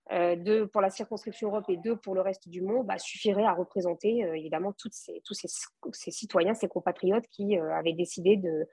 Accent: France; born there; first language Portuguese; French is a second language; je suis née en France, d'un papa portugais et une maman portugaise, il y a déjà longtemps, hein, le 16 novembre 1977. Et puis, j'ai d'abord parlé portugais avant de parler français.

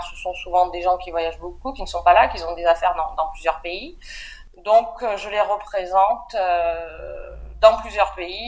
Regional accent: Toulouse, Occitanie, France; moved away as an adult; now in Morocco; Alors, je suis de Toulouse, française de Toulouse.

